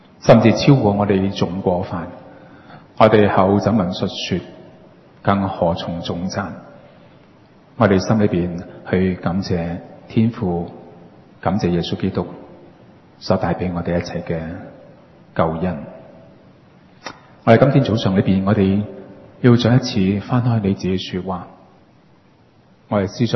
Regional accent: Hong Kong; 你知不知道我们香港人呢，现在我们参观四川的这个熊猫馆呢

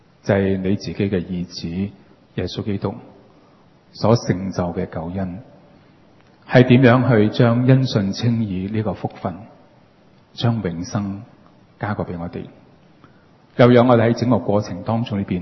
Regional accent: Hong Kong; 你知不知道我们香港人呢，现在我们参观四川的这个熊猫馆呢

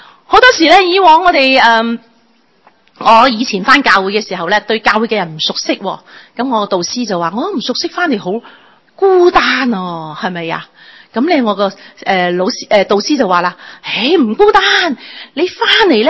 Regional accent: China; 咁呢个系我哋中国人咧，一种好独特嘅一种嘅民族性。我哋好感恩，因为我哋中国人

